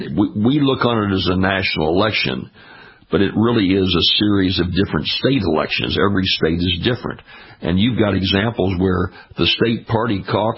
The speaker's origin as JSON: {"language": "English", "region": "Louisiana", "country": "United States", "tie": "born or raised there", "said": "Donald Trump carried my home state of Louisiana, yet he did not get the majority of the votes."}